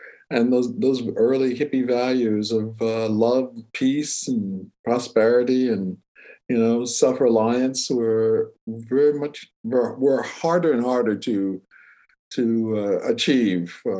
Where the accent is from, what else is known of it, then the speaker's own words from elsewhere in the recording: Baltimore, Maryland, United States; also born or lived in New York; now in California, United States; before I came to California, I lived in the East Coast. I was born and raised in Baltimore, Washington area, and New York.